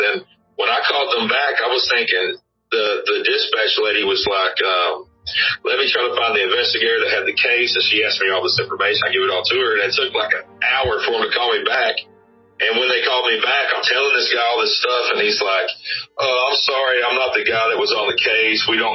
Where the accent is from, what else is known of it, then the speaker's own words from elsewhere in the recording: the South, United States; I'm from the South. I'm a very protective person.